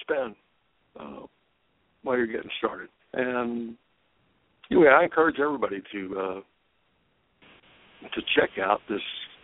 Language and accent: English; North Myrtle Beach, South Carolina, United States; I'm from North Myrtle Beach, South Carolina